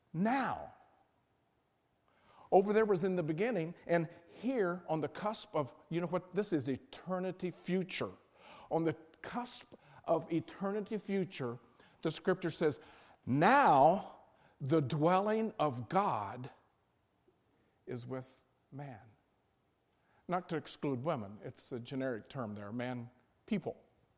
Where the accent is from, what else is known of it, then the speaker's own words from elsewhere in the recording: West Virginia, United States; I'm from West Virginia.